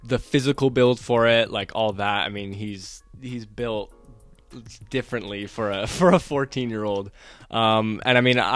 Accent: Bern, Switzerland; I grew up in Bern, Switzerland.

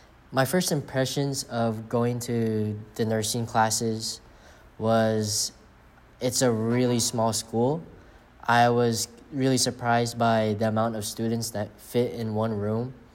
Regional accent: California, United States; So I'm from SoCal.

